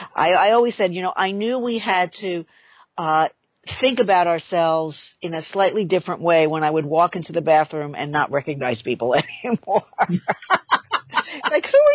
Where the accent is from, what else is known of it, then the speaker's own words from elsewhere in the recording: The Bronx, New York, United States; I grew up in the Bronx, in a hardworking family.